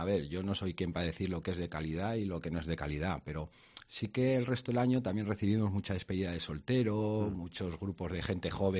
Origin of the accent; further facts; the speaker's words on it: Logroño, La Rioja, Spain; yo cuando digo que soy de La Rioja y que soy logroñés, hay alguno que no me cree.